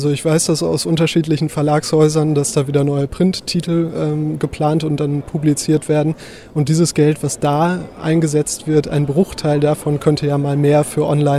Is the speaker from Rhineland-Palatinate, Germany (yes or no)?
no; Bielefeld, North Rhine-Westphalia, Germany; Ich komme aus Bielefeld, habe da bei drei Tageszeitungen gearbeitet